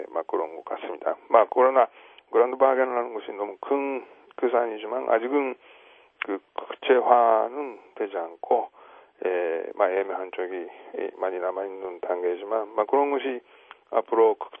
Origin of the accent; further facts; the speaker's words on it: South Korea; 예, 막 한국인으로서 볼 때는 북조선이 그런 의도를 갖고 있다고 좀 볼 수 있기 때문에